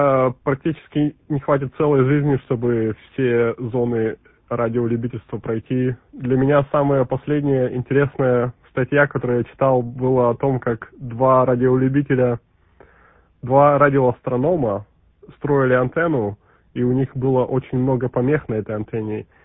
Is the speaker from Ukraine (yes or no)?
no; Yekaterinburg, Sverdlovsk Oblast, Russia; Я сам из Екатеринбурга, оригинально тоже.